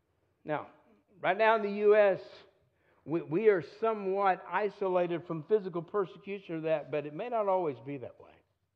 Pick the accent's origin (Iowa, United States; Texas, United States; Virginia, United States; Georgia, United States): Texas, United States; also born or lived in Corpus Christi / Fairbanks / Washington State; I grew up in East Texas back in my middle school years. I was born in Corpus, moved to Fairbanks, Alaska, Washington State, and then back all over East Texas.